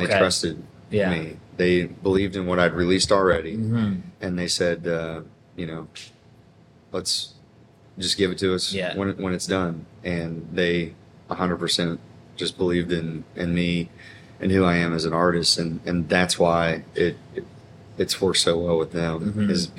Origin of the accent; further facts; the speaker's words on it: Morgantown, West Virginia, United States; I'm born and raised in Morgantown, West Virginia, and West Virginia University is our school.